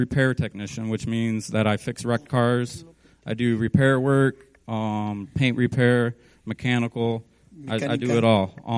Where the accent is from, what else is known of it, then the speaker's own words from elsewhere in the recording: Niles, Michigan, United States; I'm from Niles, Michigan.